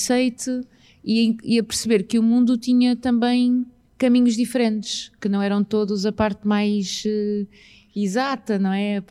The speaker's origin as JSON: {"language": "Portuguese", "town": "Porto", "region": "Norte", "country": "Portugal", "also_born_or_lived": "Viseu", "moved": "as an adult", "lives_now": "Lisbon, Portugal", "said": "sair do Porto, que eu sou do Porto, há 20 anos que vivo cá. Na realidade já vivo há mais tempo cá do que no Porto, porque vivi 20 anos no Porto, 5 anos em Viseu e 20 anos e 3 meses em Lisboa, e portanto já estou mais lisboeta"}